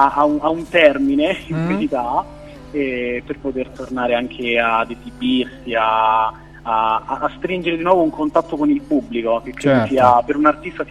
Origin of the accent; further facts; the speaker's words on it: Rome, Lazio, Italy; ho 26 anni e vengo da Roma